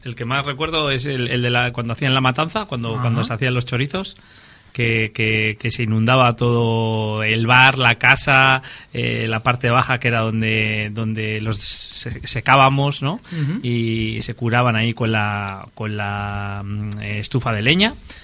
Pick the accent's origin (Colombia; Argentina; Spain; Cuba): Spain; Ampuero, Cantabria; cuando viajo por ahí y me preguntan de dónde eres, bueno, pues soy de un pueblecito al lado de Laredo, porque Laredo lo conoce todo el mundo. Igual, pues, Ampuero, la bien aparecida, pues no tanto